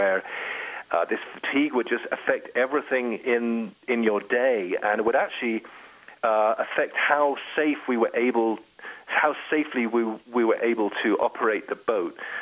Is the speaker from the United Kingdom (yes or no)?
yes; England, United Kingdom; Even like the idea of being English, I'm an Englishman.